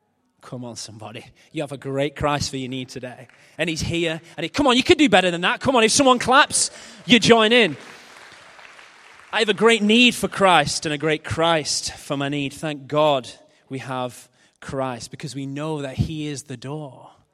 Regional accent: Billinge, North West England, United Kingdom; born there; I was born in Billinge Hospital before they knocked it down for profit.

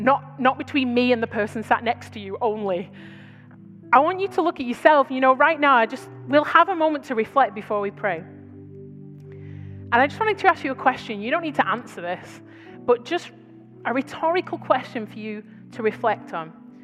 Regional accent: United Kingdom; Now, I'm British, okay? So the British reserve in me was like, no

